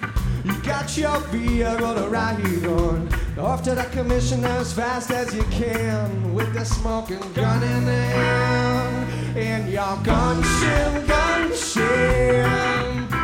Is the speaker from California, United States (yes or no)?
no; Boston, Massachusetts, United States; We're from Boston, Mass.